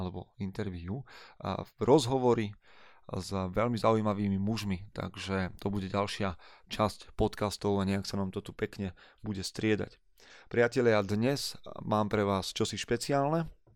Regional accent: eastern Slovakia, Slovakia; accent: eastern Slovak; mi budete musieť odpustiť okrem toho môjho východného prízvuku

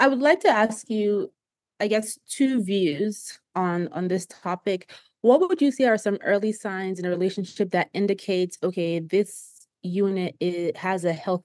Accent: Nigeria; I'm from Nigeria

